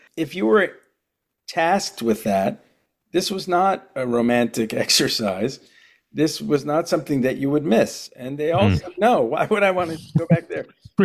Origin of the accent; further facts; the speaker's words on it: New York, United States; well, I'm a New Yorker, and so it was hard for me to tell the story without being kind of to have a little flair